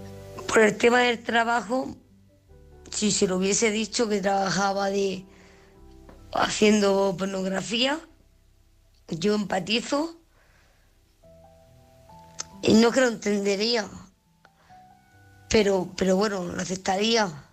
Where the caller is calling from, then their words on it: Granada, Andalusia, Spain; corresponsal de Granada.